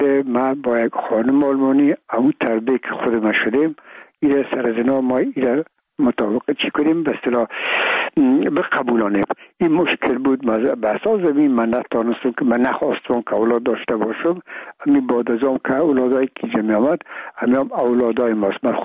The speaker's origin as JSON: {"language": "Persian", "country": "Afghanistan"}